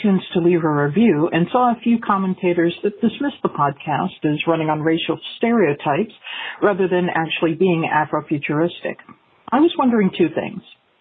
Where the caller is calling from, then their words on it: Seattle, Washington, United States; I'm calling from Seattle, Washington.